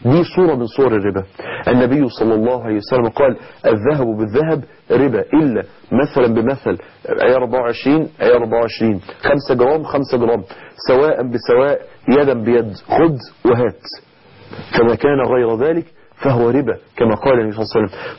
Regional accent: Egypt; زي ما بيقولوا عندنا في مصر

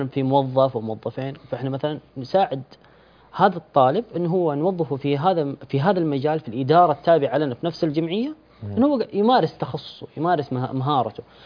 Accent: Saudi Arabia; الشعب يعني عندنا في السعودية

